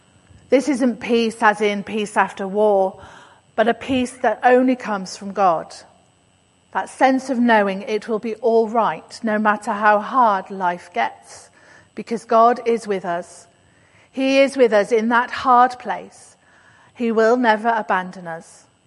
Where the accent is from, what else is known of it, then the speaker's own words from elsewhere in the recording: United Kingdom; I don't, but I am British after all.